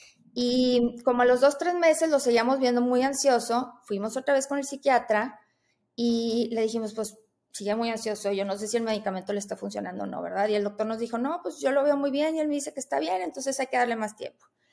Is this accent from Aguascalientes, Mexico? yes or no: no; Monterrey, Nuevo León, Mexico; Yo soy de Monterrey, yo aquí vivo.